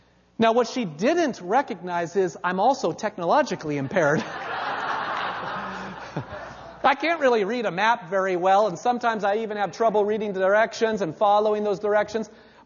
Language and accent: English; Bremerton, Washington, United States; I grew up in Bremerton. I have made this trip countless times, back and forth across the Narrows Bridge.